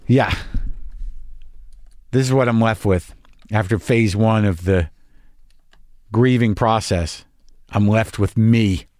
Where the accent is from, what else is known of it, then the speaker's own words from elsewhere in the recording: New Mexico, United States; also born or lived in New York, United States; Look, I lived in New York for long enough. I'm from New Mexico. I know what snow is.